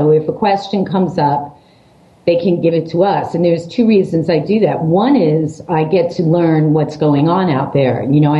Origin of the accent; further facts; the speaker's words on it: Brooklyn, New York, United States; I am from Brooklyn and I am mad, and.